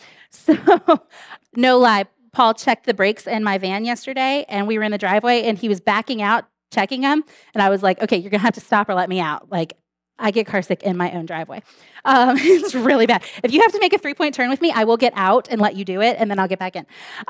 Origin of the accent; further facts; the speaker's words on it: Harrisonburg, Virginia, United States; moved away as an adult; I am originally from Virginia. That's where I grew up. I lived there until I was in my 20s. My entire family still lives there. And I'm specifically from a place near Harrisonburg, Virginia, which is in the Shenandoah Valley.